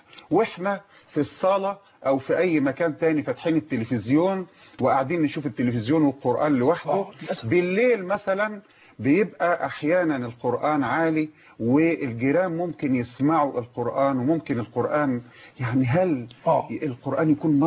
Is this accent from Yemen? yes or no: no; Egypt; احنا كمصريين